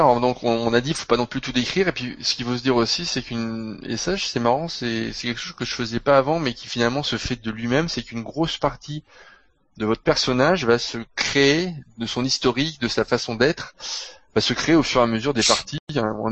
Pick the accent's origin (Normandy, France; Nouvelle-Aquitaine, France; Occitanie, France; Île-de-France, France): Normandy, France; Je suis normand, donc c'est un peu normal.